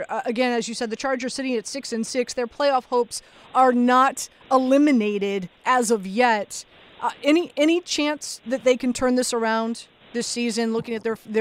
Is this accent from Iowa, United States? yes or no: no; Miami, Florida, United States; born and raised in Miami, grew up a Steelers/Dolphins fan, of course.